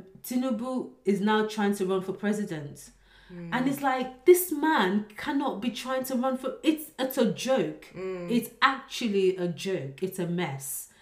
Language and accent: English; Nigeria; one of the things growing up in Nigeria, they always say, oh, you're the leaders of tomorrow